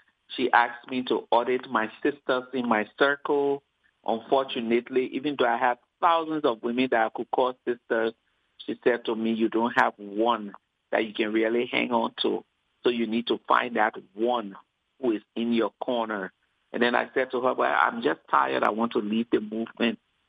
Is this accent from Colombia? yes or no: no; Liberia; She came to Ghana to visit me when I used to work there, even though I'm from Liberia.